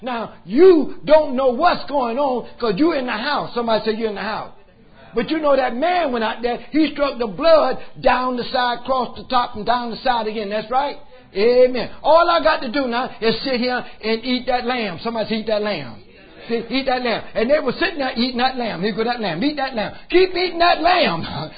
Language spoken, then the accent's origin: English; Miami, Florida, United States; they heard about I was from Miami